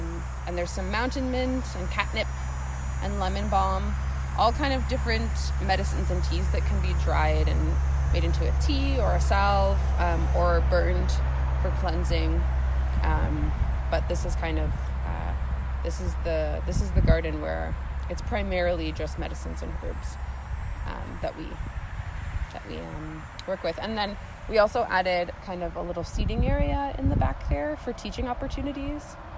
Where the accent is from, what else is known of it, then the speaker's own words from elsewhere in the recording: Manitoba, Canada; also born or lived in Ontario; I'm a person of mixed ancestry. So I'm Irish, Ukrainian, and Métis, originally from Treaty One territory, which is what is now known as Manitoba. But I've spent most of my life here in southern Ontario on the Haldimand Tract and Dish With One Spoon territory